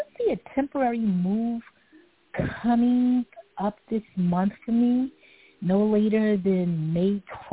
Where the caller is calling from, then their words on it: Brooklyn, New York, United States; I'm calling from Brooklyn, New York.